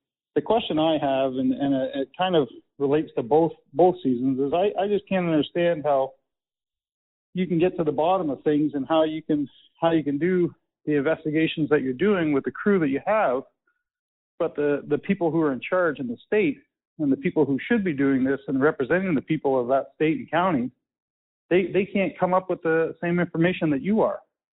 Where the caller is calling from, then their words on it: London, Ontario, Canada; I'm calling from London, Ontario, Canada.